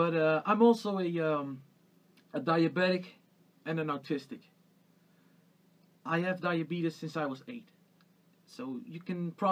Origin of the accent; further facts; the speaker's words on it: Netherlands; I'm 20 years old, I'm from the Netherlands